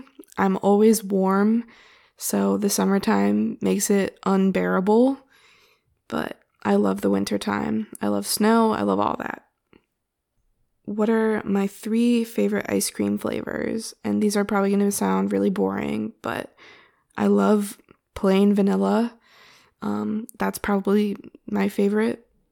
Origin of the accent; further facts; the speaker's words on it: United States; And I'm from America.